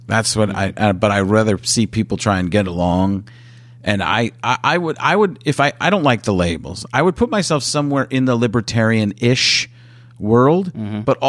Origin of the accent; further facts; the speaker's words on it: Midwest, United States; And I grew up in the Midwest. And I know what it's like.